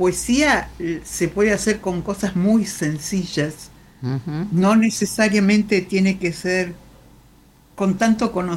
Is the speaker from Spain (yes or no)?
no; Paraná, Entre Ríos, Argentina; born there; also born or lived in Buenos Aires; now in Baradero, Argentina; Yo nací en Paraná, uh-huh. llegué muy jovencita a Buenos Aires, estudié, trabajé toda mi vida, me jubilé en Buenos Aires uh-huh. y ahora resido en Baradero, que es como la otra orilla del lado del Paraná.